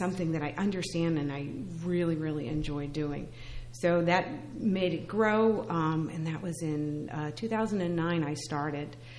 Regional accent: New Jersey, United States; I said, oh, I'm from New Jersey

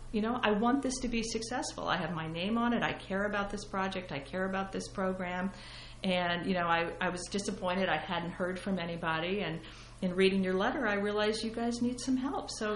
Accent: Columbus, Ohio, United States; I grew up in Columbus, Ohio, and they were very engaged in the community.

